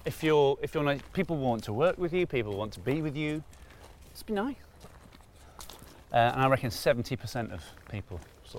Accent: Manchester, North West England, United Kingdom; also born or lived in Cardiff; I was born in Wales, but I was brought up in Manchester. I was born in Cardiff.

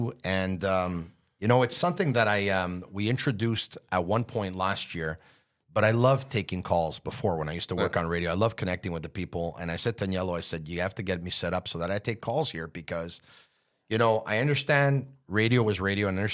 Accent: Montreal, Quebec, Canada; I grew up in Montreal.

